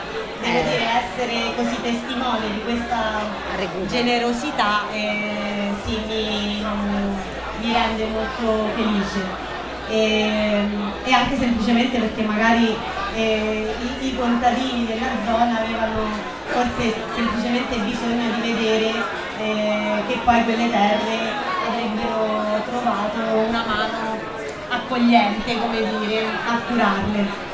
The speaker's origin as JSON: {"language": "Italian", "town": "L'Aquila", "region": "Abruzzo", "country": "Italy", "tie": "born or raised there", "also_born_or_lived": "Turin", "said": "io in realtà sono aquilana, quindi sono nata e cresciuta all'Aquila, ho finito l'università all'Aquila, sono salita su a Torino e facevo tutt'altro."}